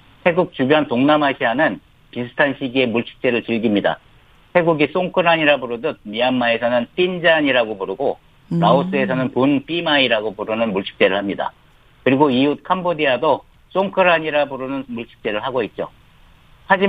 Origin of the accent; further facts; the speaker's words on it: South Korea; 제가 한국인이라서 한국의 영향력을 높게 평가하는 게 아닐까 오해하실 수도 있지만